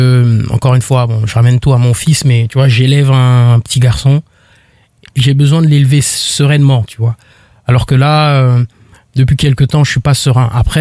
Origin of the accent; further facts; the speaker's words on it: Libreville, Estuaire, Gabon; Libreville, Gabon.